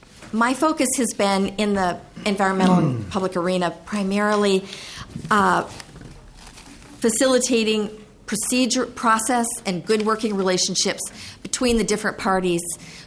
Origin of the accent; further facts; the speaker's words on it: Wayzata, Minnesota, United States; I am a Minnesotan, never lived anywhere else, and grew up in Wayzata, graduated from Wayzata High School